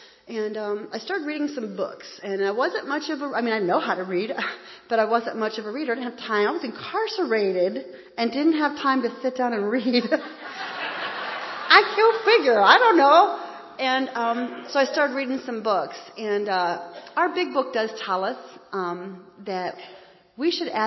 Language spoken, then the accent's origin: English; United States; we all had the same belief about God because that's the way that we grew up in the United States.